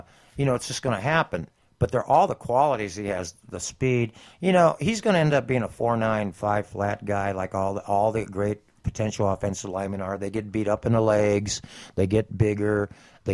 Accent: San Bernardino, California, United States; I'm from San Bernardino

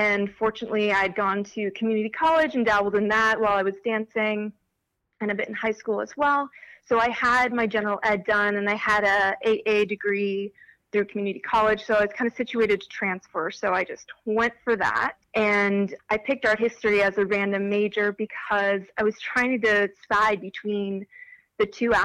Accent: Gilroy, California, United States; from the Bay Area originally. I'm from Gilroy, and my background was initially as a dancer.

